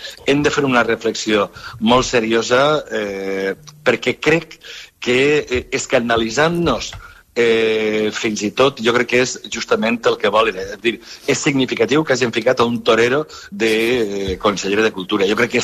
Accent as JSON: {"language": "Catalan", "town": "Sueca", "region": "Valencian Community", "country": "Spain", "tie": "born or raised there", "said": "un veí meu, del meu poble, de Sueca."}